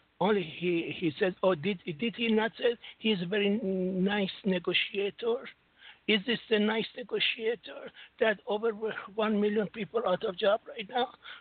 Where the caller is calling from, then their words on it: Singapore; from Singapore. You know, you said that right now in United States, I'm American like you also